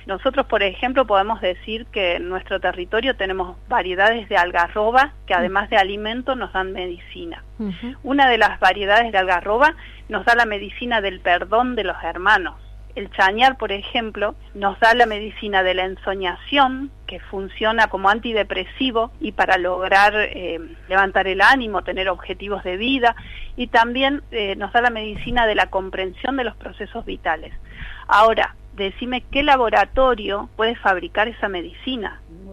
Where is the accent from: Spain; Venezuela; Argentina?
Argentina; Córdoba; Nosotros, por ejemplo, somos de Córdoba, el pueblo Comechingón vive en una zona de monte nativo